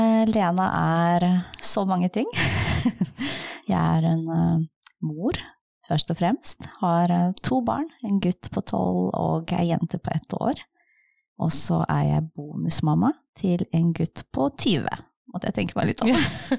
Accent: Kosovo; now in Larvik, Norway; Jeg kom jo fra Kosovo og til Larvik på slutten av 90-tallet. Og jeg kom jo da til Norge og til Larvik som krigsflyktning fra krigen I Kosovo.

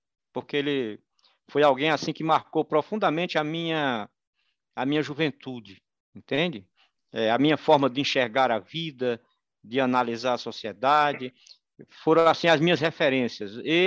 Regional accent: Ceará, Brazil; Então, eu sou cearense.

